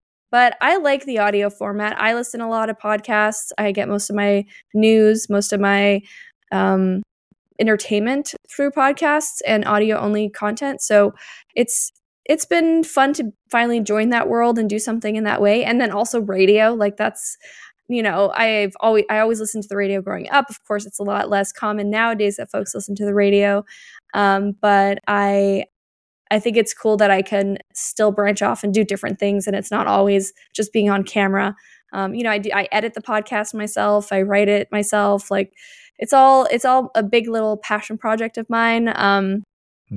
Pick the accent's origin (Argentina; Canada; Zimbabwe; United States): Canada; So I come from Canada, which just makes sense for the show. So I originated from Canada.